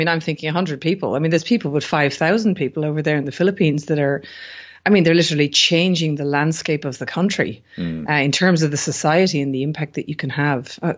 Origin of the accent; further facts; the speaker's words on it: Ireland; I hail from Ireland